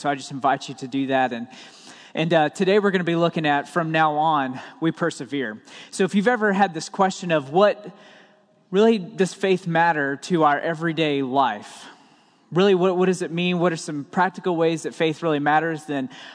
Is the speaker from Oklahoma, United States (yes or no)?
yes; Oklahoma, United States; probably because I'm from Oklahoma, but I just couldn't wrap my mind around not using my hands